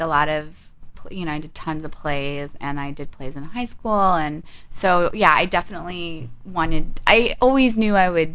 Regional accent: Kansas, United States; now in Los Angeles, United States; I moved here from Kansas.

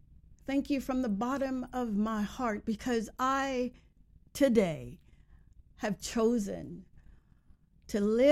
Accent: Mississippi, United States; You know I'm from Mississippi, right?

